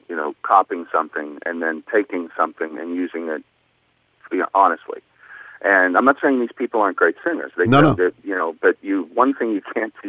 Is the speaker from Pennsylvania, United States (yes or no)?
yes; Pittsburgh, Pennsylvania, United States; moved away as an adult; now in New York, United States; I was born and raised in Pittsburgh.